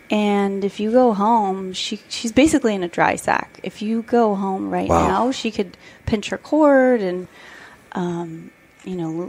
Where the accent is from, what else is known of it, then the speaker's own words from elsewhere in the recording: Salinas, California, United States; I grew up in Salinas, California.